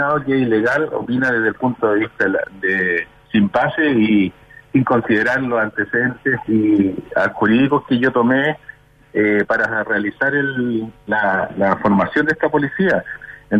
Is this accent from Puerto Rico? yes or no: no; Calera de Tango, Santiago Metropolitan Region, Chile; nosotros somos acá 30.000 habitantes, y tú entenderás, yo soy nacido y criado en Calera de Tango, mi familia igual, mi abuelo igual, son fundadores de la comuna